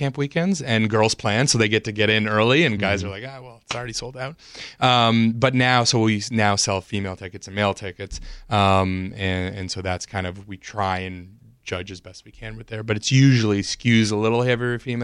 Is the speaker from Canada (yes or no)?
yes; Toronto, Ontario, Canada; I'm originally from Toronto, actually.